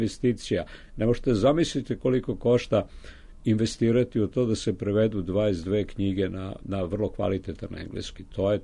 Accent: Serbia; first language Serbian; srpski je moj maternji jezik i ja nikad ne bi mogao da pišem ni na čemu drugom nego na srpskom.

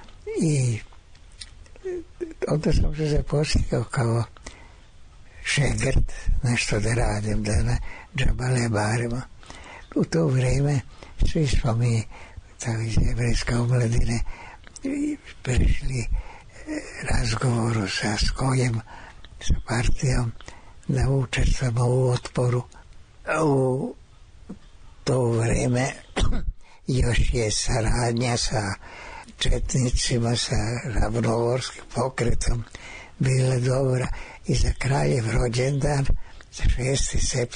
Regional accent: Novi Kneževac, Vojvodina, Serbia; Rođen sam u Novom Kneževcu. To je najsevernija varošica u Banatu, nedaleko mađarske granice i rumunske granice. Tu je tromeđe između te tri zemlje. Tu sam išao u osnovnu školu.

